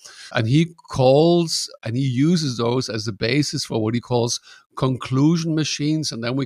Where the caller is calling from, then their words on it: Germany; we're recording from Germany